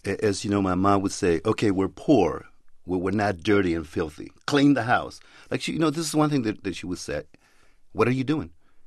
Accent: Tijuana, Baja California, Mexico; Even though I grew up in Tijuana and in the poorest part

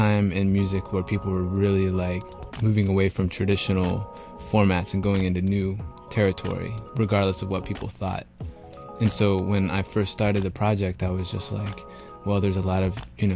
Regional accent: Atlanta, Georgia, United States; No, I mean, I grew up in Atlanta, and hip-hop is what the first music I was introduced to.

